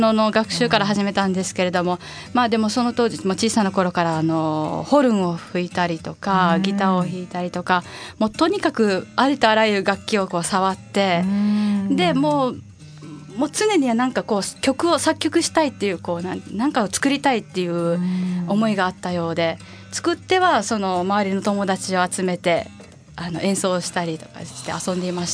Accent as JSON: {"language": "Japanese", "region": "Sicily", "country": "Italy", "second_language": "Japanese", "said": "イタリア あの南の島のシチリアというところの出身ですね。"}